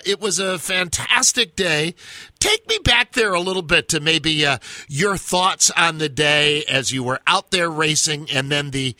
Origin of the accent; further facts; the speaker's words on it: Vermont, United States; I think you moved from New York to my home state of Vermont when I think you were 10 years old.